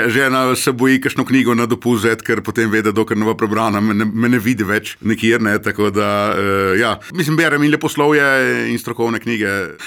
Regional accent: Nadlesk, Littoral–Inner Carniola, Slovenia; jaz sem doma iz Nadleska, to je ta, rekel, dežela pod Snežnikom.

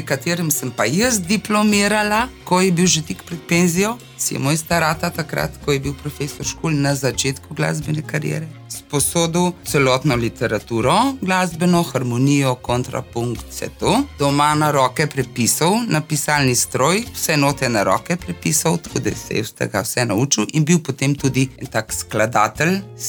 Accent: Rakek, Inner Carniola–Karst, Slovenia; Moje otroštvo je na Rakeku, jaz sem Rakovčanka. Če pa pogledam še malo nazaj, bi pa rekla, da sem po srcu pa tudi malo Sorčanka, ker moja mama izvira iz Sorice, to je prelepa gorenjska vasica.

